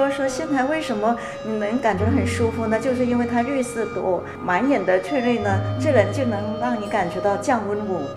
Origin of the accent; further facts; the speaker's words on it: South China, China; moved away as an adult; also born or lived in Wuhan; now in Japan; 我们的家乡就是其中的一个。然后我的大学在武汉，也是大火炉，我就在火炉里面烤出来的。所以来到日本之后，我们现在京都